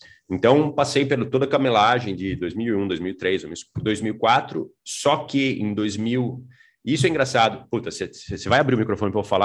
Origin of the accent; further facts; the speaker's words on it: Jundiaí, São Paulo, Brazil; Eu sou de Jundiaí, eu morava em Jundiaí.